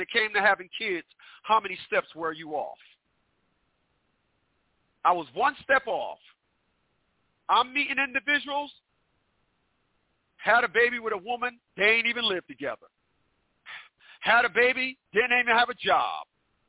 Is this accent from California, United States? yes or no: no; Newark, New Jersey, United States; Where I'm from, and I'm from Newark, New Jersey.